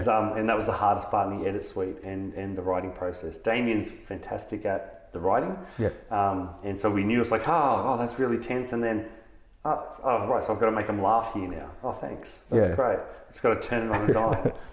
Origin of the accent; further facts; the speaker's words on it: Australia; But as Australian films, we don't do that enough.